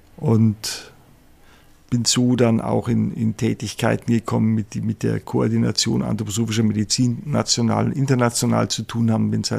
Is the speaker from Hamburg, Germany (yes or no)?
no; Munich, Bavaria, Germany; ich bin also in München aufgewachsen, in einer lieben, warmherzigen Familie.